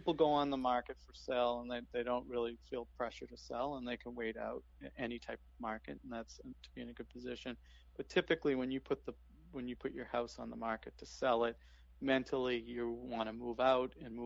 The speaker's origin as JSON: {"language": "English", "town": "Cohasset", "region": "Massachusetts", "country": "United States", "tie": "born or raised there", "also_born_or_lived": "Brookline", "said": "For the first 14 years of my life, I grew up in Cohasset, and then when I was a freshman in high school, my family moved to Brookline."}